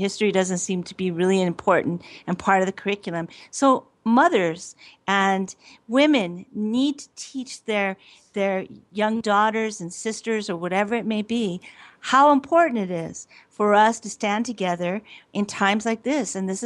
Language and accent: English; Douglas, United States; I was a Rotarian in my hometown of Douglas